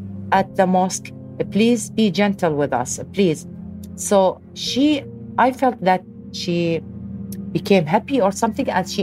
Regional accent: New Zealand; yes, I am Kiwi. This is my home.

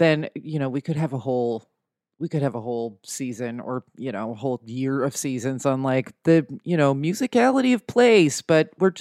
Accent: New Jersey, United States; Like, I'm from New Jersey, so I have a sort of parallel issue, but it's also like, well, I don't, like, New Jersey contains multitudes

